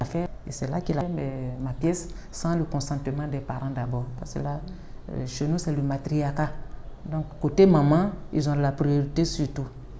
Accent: Komokonwa, Vallée du Bandama, Côte d’Ivoire; born there; Je suis née à Komokonwa. C'est un peu loin, écrit, dans la région de Sakassou.

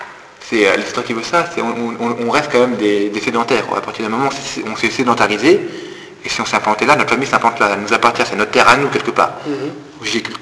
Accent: Grand Est, France; j'ai grandi en Lorraine, tout ça, et je n'ai entendu que des gens parler... Oui, l'accent là, je veux dire, moi, pour moi, il n'y a pas d'accent.

